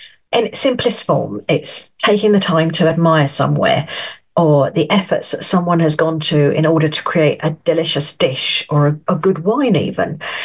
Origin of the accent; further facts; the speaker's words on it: United Kingdom; now in France; I'm a British writer living in France